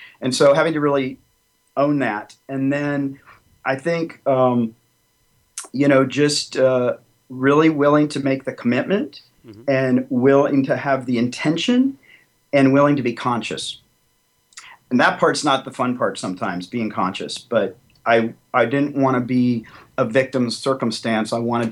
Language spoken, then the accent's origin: English; Tennessee, United States; you know, I grew up in Tennessee, and I decided that I wanted to be an accountant